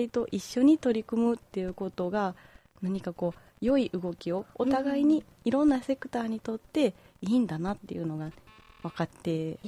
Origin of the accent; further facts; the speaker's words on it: Toyonaka, Osaka, Japan; 例えば実は私の住んでる出身の市でもあるんですけど、はい、大阪府の豊中市さんからは、